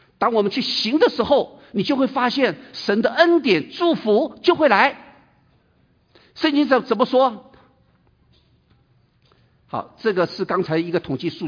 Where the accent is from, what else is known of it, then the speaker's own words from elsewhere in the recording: China; 我们中国人常讲真知，然后呢力行